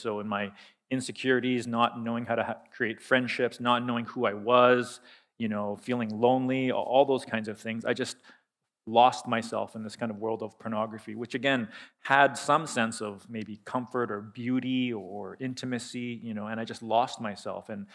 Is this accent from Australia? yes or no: no; Calgary, Alberta, Canada; I was born and raised in Calgary